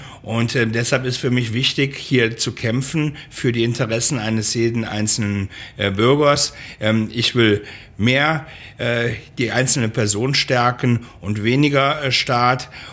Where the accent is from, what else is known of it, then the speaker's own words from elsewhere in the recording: Rhineland, Germany; Ich bin Rheinländer, eine Frohnatur